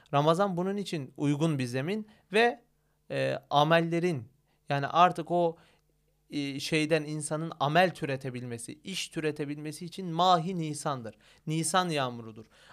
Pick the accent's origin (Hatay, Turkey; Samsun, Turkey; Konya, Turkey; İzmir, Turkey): Samsun, Turkey; Terme; Ben Samsun Terme'liyim.